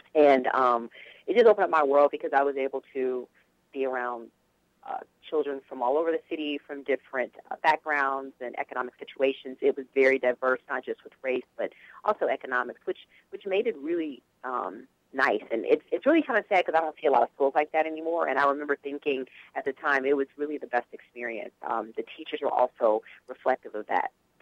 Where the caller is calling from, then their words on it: Los Angeles, California, United States; From Los Angeles.